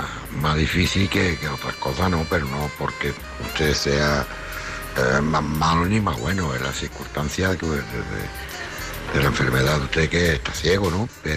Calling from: Cádiz, Andalusia, Spain; Hola, buenas noches … … de Cádiz.

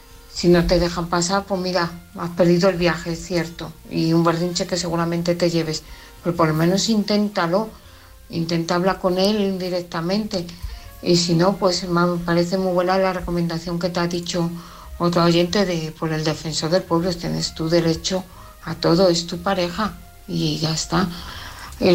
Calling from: Parla, Community of Madrid, Spain; de Parla.

